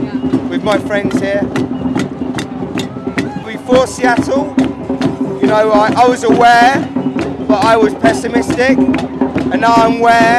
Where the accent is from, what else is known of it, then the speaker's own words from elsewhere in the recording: London, United Kingdom; I'm from London, England.